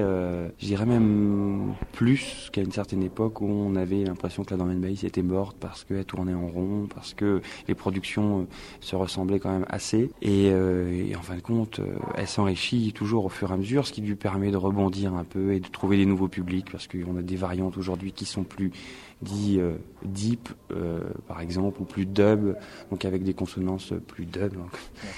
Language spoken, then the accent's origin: French; Caen, Normandy, France; qui se trouve à Caen, en Normandie, ma région natale, ma ville natale